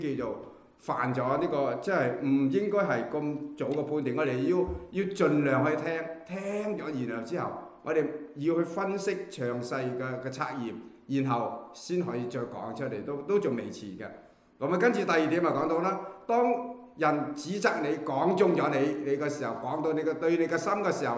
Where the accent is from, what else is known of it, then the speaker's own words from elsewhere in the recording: Guangdong, China; 尤其是人，我哋廣東人嘅話啦